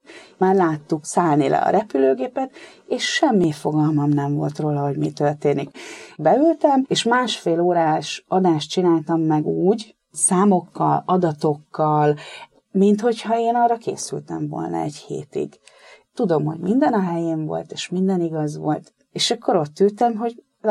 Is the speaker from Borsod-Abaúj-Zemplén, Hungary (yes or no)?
no; Esztergom, Komárom-Esztergom, Hungary; Esztergomba. Én esztergomi vagyok.